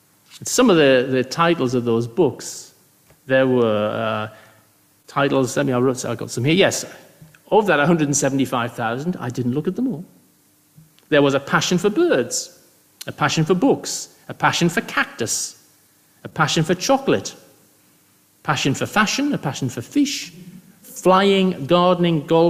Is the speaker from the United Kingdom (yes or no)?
yes; United Kingdom; But as I say, I'm British